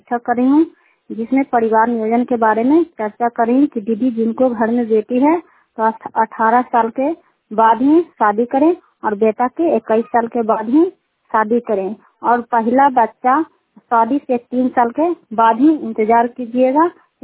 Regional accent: Kukahariya, Bihar, India; कुकहरिया के रहने वाले हैं, पंचायत के चंडी प्रखंड नालंदा जिला के।

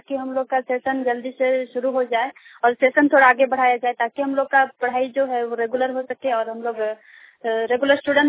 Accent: Dumka, Jharkhand, India; मैं दुमका से हूँ

